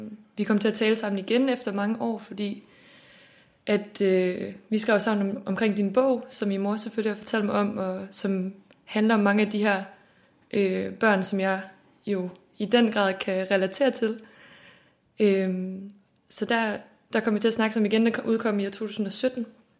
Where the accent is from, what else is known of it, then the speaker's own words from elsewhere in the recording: Silkeborg, Central Denmark Region, Denmark; now in Copenhagen, Denmark; 23 år og bor til dagligt i København, hvor jeg studerer på CBS. Oprindeligt er jeg fra Silkeborg